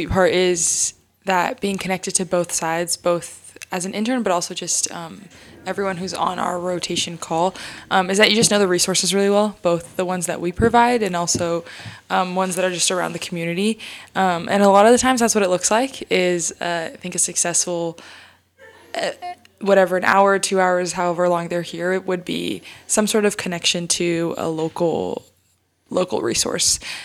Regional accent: Seattle, Washington, United States; So I go to Washington State University. I'm originally from Seattle and I've been here going on 5 years now

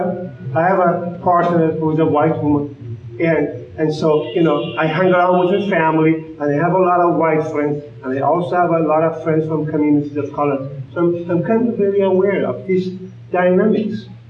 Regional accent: Iran; I'm from Iran, for example. You can look in my community. We are very different people.

